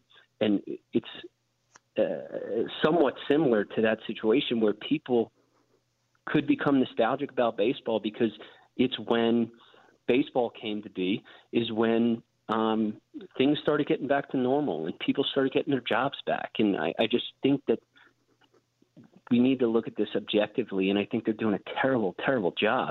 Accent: Philadelphia, Pennsylvania, United States; I'm not sure if you guys are sister stations with 94.1 WIP, which is my hometown in Philly.

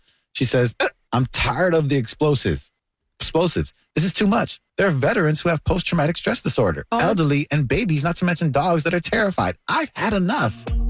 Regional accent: Chicago, Illinois, United States; I'm from Chicago, born and raised here

